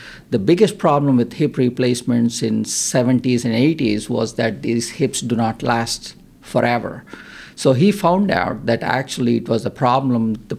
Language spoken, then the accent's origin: English; India; I was born in India and grew up in India. The city where I grew up is a big city, 14 million population.